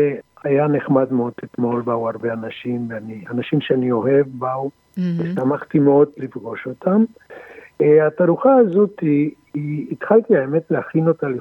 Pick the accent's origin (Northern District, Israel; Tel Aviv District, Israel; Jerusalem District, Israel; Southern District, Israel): Tel Aviv District, Israel; Tel Aviv; ואז היו כל מיני עניינים של אני כתל אביבי כחברה כביכול מבוססת